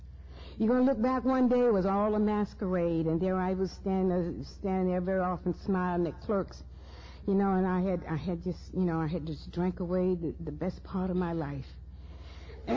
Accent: Atlanta, Georgia, United States; I grew up in Atlanta, Georgia with wonderful parents and a wonderful loving family.

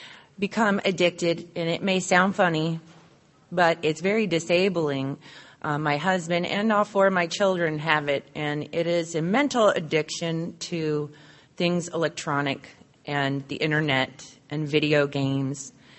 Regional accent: Savannah, Georgia, United States; I'm an alcoholic from Savannah, Georgia.

